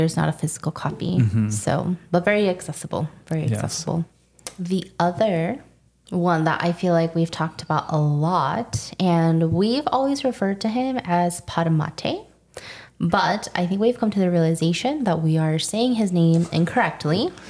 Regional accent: United States; I am American.

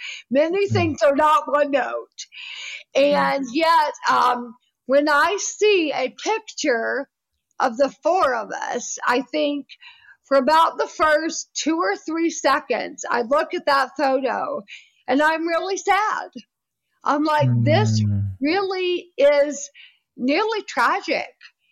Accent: the South, United States; I'm a Southerner and from a big family.

